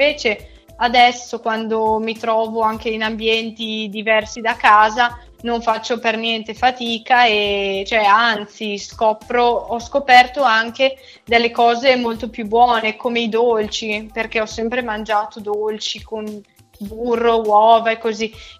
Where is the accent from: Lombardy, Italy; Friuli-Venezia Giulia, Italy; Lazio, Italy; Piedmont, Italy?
Lombardy, Italy; Soresina; now in Milan, Italy; ho 22 anni. Sono di Soresina, però attualmente vivo e lavoro a Milano.